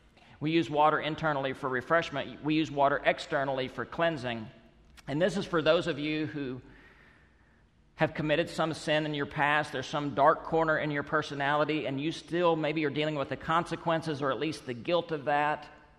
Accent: Texas, United States; So where I grew up in West Texas, in my hometown, your street address said something about where you stacked up socially.

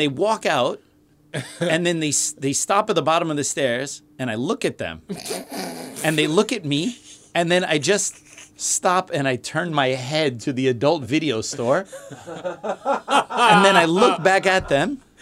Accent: United States; now in Germany; because they don't know that I'm American. They assume that I'm German.

